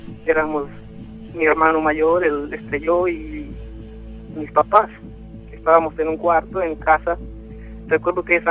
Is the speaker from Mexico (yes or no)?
yes; León, Guanajuato, Mexico; Yo soy de León, Guanajuato.